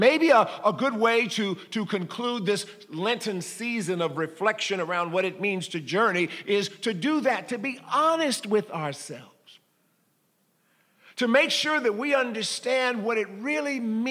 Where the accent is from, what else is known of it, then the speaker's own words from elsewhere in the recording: Cleveland, Ohio, United States; in the lower auditorium of the Antioch Baptist Church, where I grew up in Cleveland, Ohio, there was a midweek evening service.